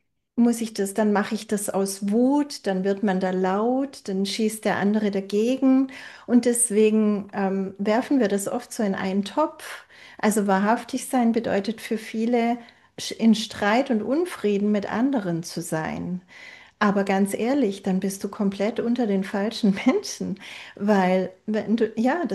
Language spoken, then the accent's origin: German; Baden-Württemberg, Germany; Ich komme ja selber ursprünglich aus dem Schwabenland.